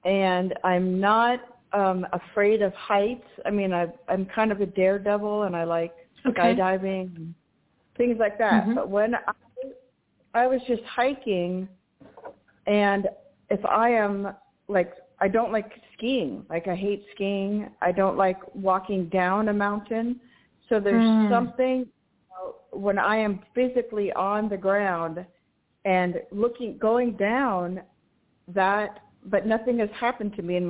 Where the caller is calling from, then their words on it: New Mexico, United States; from New Mexico.